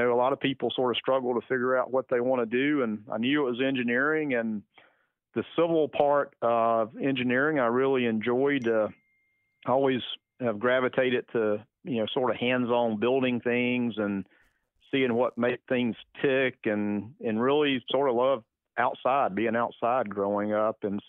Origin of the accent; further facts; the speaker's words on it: Lavonia, Georgia, United States; I grew up in Livonia, Georgia, up I-85, right at the South Carolina border. And in fact, I grew up right off the last exit right when you leave Georgia